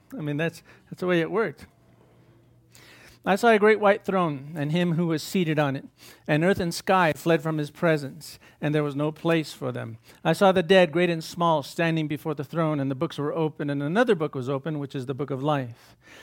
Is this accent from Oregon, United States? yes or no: no; Pecos, Texas, United States; When I grew up in Pecos, it was called the Wild West. No cop wanted to be there because you would just get shot.